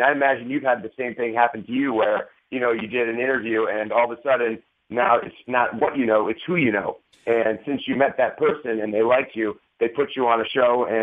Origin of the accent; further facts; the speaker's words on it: Parma, Ohio, United States; when you're growing up in Parma, Ohio, watching you know, Chris Jericho